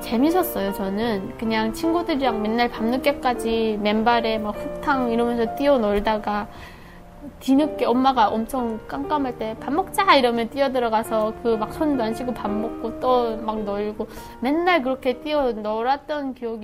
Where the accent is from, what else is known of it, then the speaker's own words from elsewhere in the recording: Musan, North Hamgyong, North Korea; now in South Korea; 무산이겠네요.